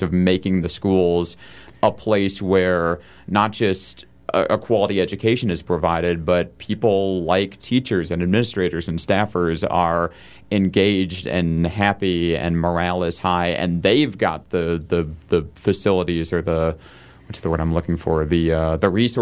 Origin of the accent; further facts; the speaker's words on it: Michigan, United States; I grew up in Michigan. I had teachers who worked second jobs there.